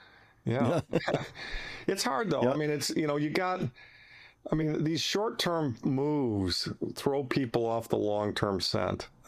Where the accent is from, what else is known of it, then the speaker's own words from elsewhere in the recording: United States; I'm just an American who, you know, lived in what's a great country in so many respects